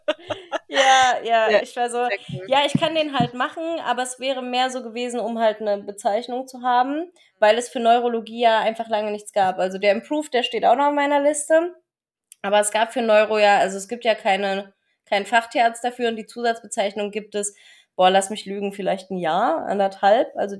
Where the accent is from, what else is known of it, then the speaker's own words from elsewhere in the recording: Weimar, Thuringia, Germany; War erst in einer Kleintierpraxis in Erfurt in der Nähe von meiner Heimatstadt Weimar